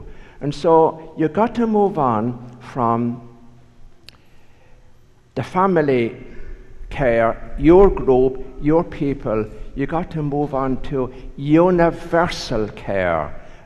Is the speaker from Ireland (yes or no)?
yes; Ireland; when I was growing up in Ireland, I firmly believed, as did everybody else